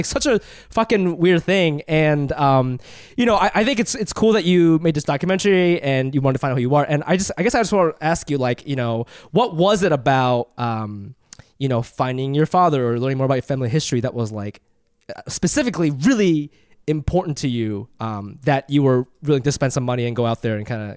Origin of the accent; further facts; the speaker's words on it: Japan; also born or lived in Singapore / Ohio; now in Mexico; oh, I'm from Japan. Then I moved to Singapore. Then I moved to Ohio.